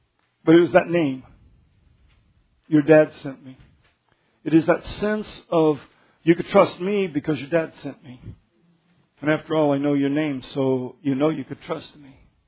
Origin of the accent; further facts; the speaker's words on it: Colorado, United States; When I was growing up in Colorado, a man kidnapped a young woman.